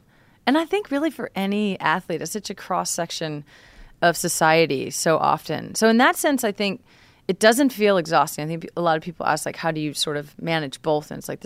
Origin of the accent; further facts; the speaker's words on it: Redding, California, United States; also born or lived in Portland, Oregon; I was raised in Redding, California, which is pretty, rural, small town, very conservative.